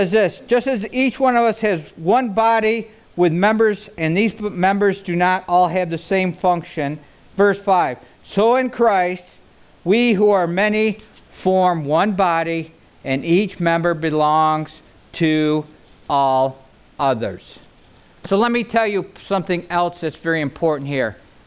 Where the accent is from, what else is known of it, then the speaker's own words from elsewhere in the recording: Auburn, New York, United States; I'm a hillbilly from Auburn, New York. That's what I am.